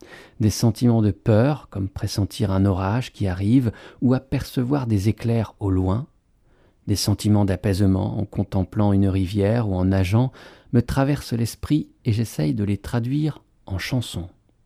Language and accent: French; Colorado, United States; J'ai grandi dans le Colorado, au milieu des montagnes.